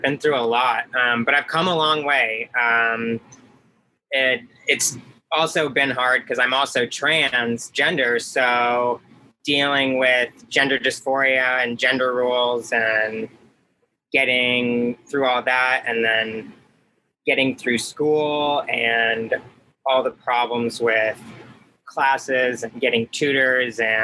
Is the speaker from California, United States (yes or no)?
no; St. Petersburg, Florida, United States; I grew up in St. Petersburg, Florida.